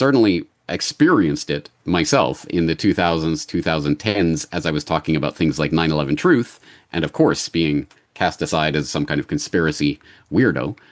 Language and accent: English; Canada; my experience growing up in Canada throughout my life